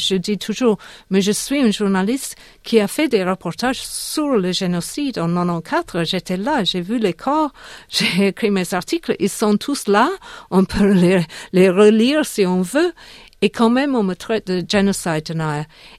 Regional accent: England, United Kingdom; now in Australia; je le sais chez moi, en Angleterre.

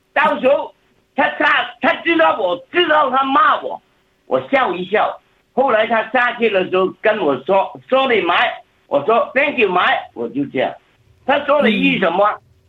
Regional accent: Guangdong, China; now in Australia; 我是广东人来的。

